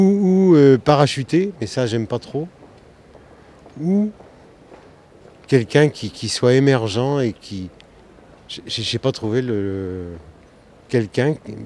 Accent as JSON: {"language": "French", "town": "Nantes", "region": "Pays de la Loire", "country": "France", "tie": "born or raised there", "said": "Je prends en considération la vie sur Nantes, puisque je suis nantais depuis ma naissance."}